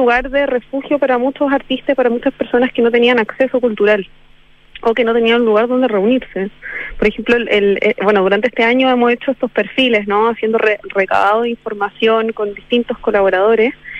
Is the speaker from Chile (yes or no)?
yes; Antofagasta, Chile; now in Santiago, Chile; Sí, soy de Antofagasta.